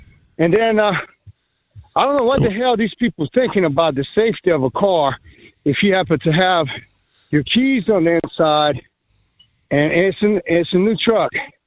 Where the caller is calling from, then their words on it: Jeanerette, Louisiana, United States; I'm calling from Jenneret, Louisiana.